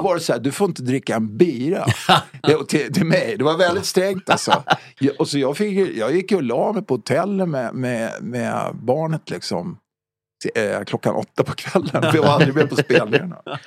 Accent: Stockholm, Stockholm County, Sweden; radhus i Farsta 65. Och då var jag 5 år. Ja, så min uppväxt var i Farsta.

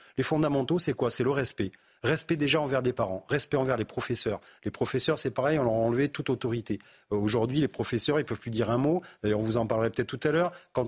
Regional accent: Périgueux, Nouvelle-Aquitaine, France; Moi, je viens de Périgueux, une petite ville, 35 000 habitants.

